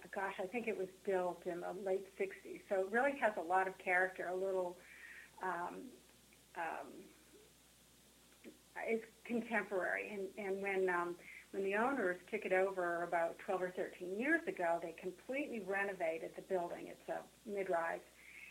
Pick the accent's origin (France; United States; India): United States; Boston, Massachusetts; I'm originally from Boston. I'm a fourth-generation Bostonian and descendant of Governor William Bradford.